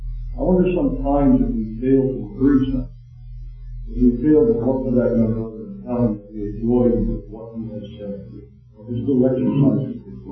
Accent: Ireland; I'm an Irish

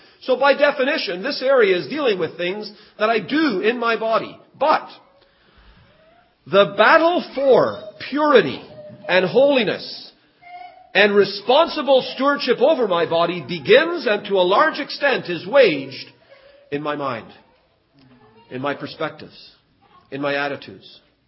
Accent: Toronto, Ontario, Canada; also born or lived in Trinidad; I'm from Trinidad, a little island in the West Indies. But I was raised in Toronto. I live there now.

